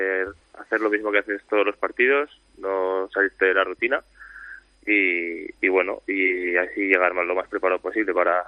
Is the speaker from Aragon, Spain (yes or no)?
no; Soria, Castile and León, Spain; No, yo soy de Soria.